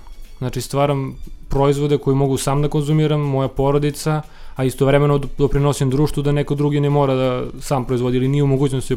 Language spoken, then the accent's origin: Serbian; Timok Valley, Serbia; imam 24 godina. Dolazim iz Timočke krajine, ovde studiram privremeno